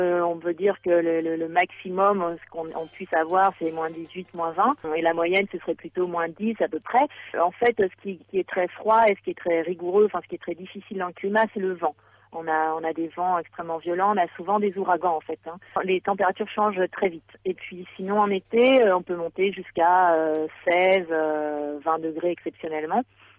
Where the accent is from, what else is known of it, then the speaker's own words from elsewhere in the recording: Mediterranean, France; now in Greenland; je suis française d'origine méditerranéenne